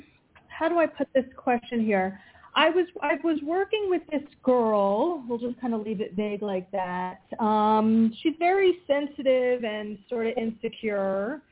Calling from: Pennsylvania, United States; I'm calling from Pennsylvania.

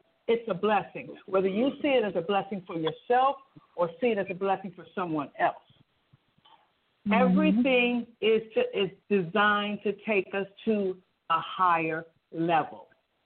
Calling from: North Chesterfield, Virginia, United States; I'm calling from North Chesterfield, Virginia.

